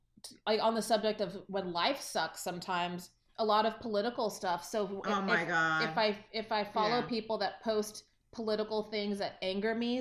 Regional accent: Texas, United States; I'm from Texas.

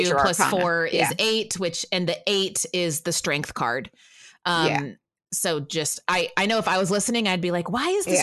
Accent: Texas, United States; We are such a, you know, Christian nation where, like, growing up in Texas, everything's closed on Christmas Day.

